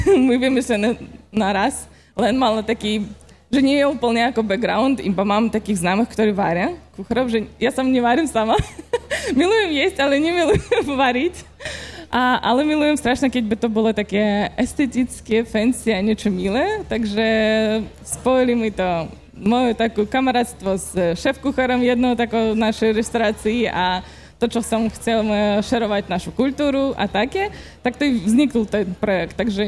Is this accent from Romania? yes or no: no; Ukraine; Slovak is a second language; now in Slovakia; Ja som z Ukrajiny, takže môžem robiť nejaké chyby, tak prepáčte za moju slovenčinu